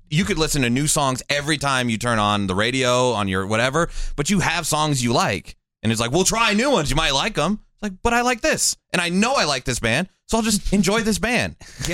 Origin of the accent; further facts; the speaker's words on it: Midwest, United States; I grew up in the Midwest.